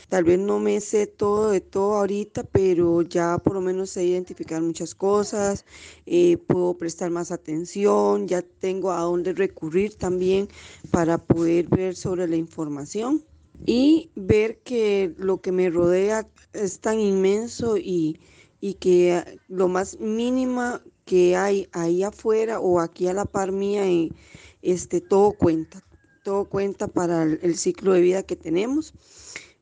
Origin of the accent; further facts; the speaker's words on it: Puerto Cortés, Puntarenas, Costa Rica; soy de Puerto Cortés, Osa.